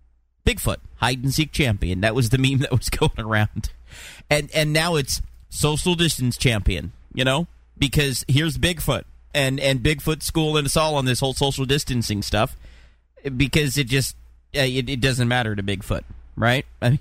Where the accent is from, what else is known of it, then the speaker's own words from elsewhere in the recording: Oregon, United States; My home state of Oregon falls in at number six.